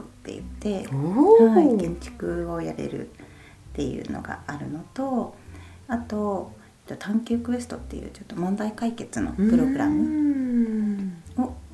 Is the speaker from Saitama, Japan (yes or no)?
no; Kamakura, Kanagawa, Japan; 自分自身が鎌倉で生まれ育って大人になったんですが